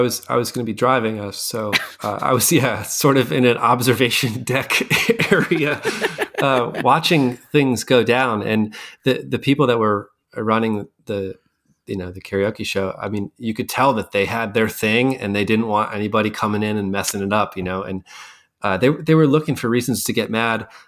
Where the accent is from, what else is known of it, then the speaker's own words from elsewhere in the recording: Scranton, Pennsylvania, United States; I grew up in Scranton. Once a year, I would go to the Jersey Shore.